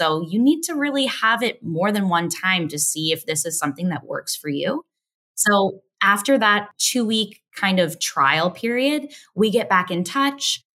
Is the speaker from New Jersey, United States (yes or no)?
yes; Denville, New Jersey, United States; Like I'm from Denville, New Jersey, for example.